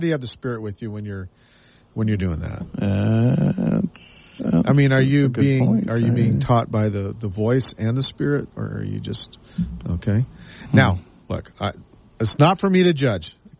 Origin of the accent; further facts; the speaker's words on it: Las Vegas, Nevada, United States; born there; and I look at the house that I was born into in Las Vegas, you know, it was a 3-bedroom, 2-bath, you know, 1,200 square foot home, right?